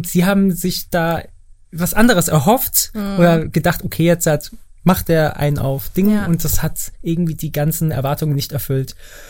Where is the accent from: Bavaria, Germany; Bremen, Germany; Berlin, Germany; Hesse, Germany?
Bavaria, Germany; Ich bin in Bayern groß geworden. Landkreis Starnberg auf dem Dorf und sowas. Dann ging ich in München zur Schule